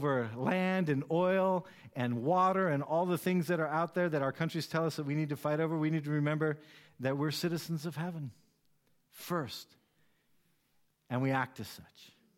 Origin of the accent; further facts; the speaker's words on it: United States; now in Germany; As an American, we grow up being told basically capitalism is the way of God. And so when I live in Germany